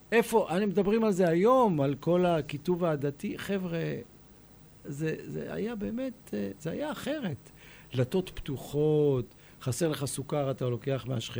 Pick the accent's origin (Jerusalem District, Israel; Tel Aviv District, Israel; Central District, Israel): Tel Aviv District, Israel; Tel Aviv; also born or lived in Kiryat Ata / Ramat Gan; עיר מעורבת, מעורבת, בשולי רמת גן בתל אביב. אנחנו גדלנו בשיקון ערבי הנחל, אחרי שעברנו מרמת גן. אני נולדתי בכלל בכפר עטה.